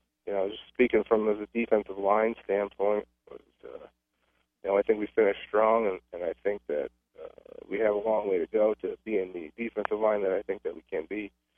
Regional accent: California, United States; You know, I'm from California.

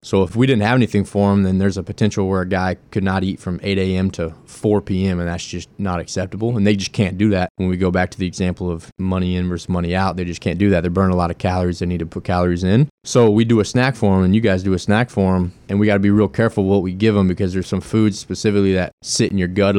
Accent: Kansas, United States; I'm from Kansas. So Kansas City barbecue is that's kind of what I grew up on.

